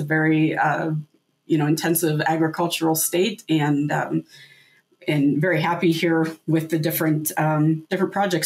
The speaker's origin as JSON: {"language": "English", "region": "Iowa", "country": "United States", "tie": "born or raised there", "said": "I grew up in Southeast Iowa, not in a farming family, but around my grandpa and my uncle who farmed."}